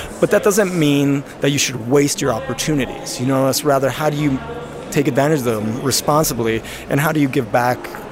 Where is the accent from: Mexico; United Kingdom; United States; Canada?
Mexico; I grew up here. I was born in Mexico.